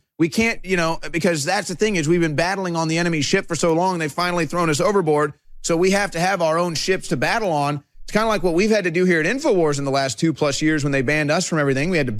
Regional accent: Missouri, United States; now in Austin, United States; Now, I'm from Missouri. I've seen 3 feet of snow piled up multiple times in my life. But here in Austin, snow falls.

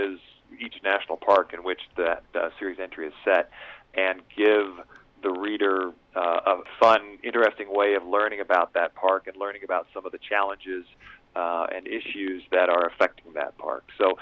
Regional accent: Durango, Colorado, United States; Well, I was raised in Durango in the Four Corners area, and so all of us in this area have kind of got mountains in our blood.

